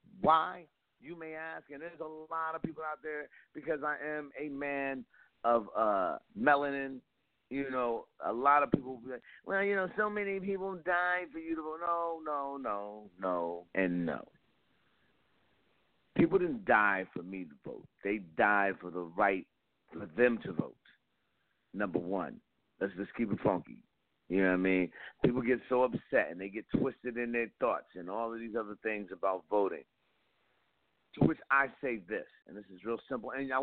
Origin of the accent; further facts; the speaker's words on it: East Coast, United States; Like growing up on the East Coast, I never saw that. Growing up on the East Coast, I didn't run into that.